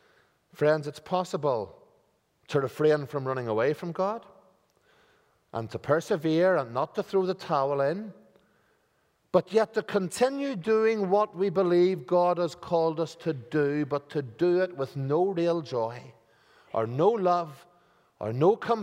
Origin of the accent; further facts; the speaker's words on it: Ireland; I am Irish after all.